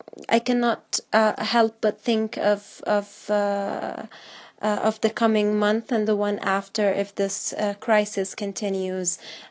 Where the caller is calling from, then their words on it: Sanaa, Yemen; I'm speaking from Sana'a, Yemen.